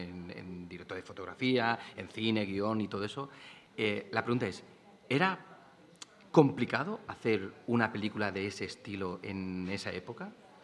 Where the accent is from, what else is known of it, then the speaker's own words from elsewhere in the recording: Albacete, Castilla-La Mancha, Spain; aunque soy de Albacete y soy de allí y soy de 20 kilómetros